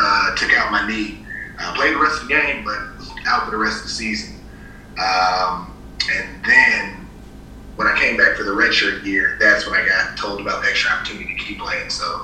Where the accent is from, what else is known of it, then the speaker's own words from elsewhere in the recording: Chicago, Illinois, United States; like mentioned, and I'm from Chicago, Illinois.